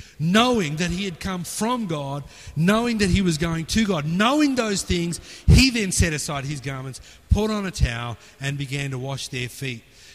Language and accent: English; India; born there; Do you know where you come from? I was born in India.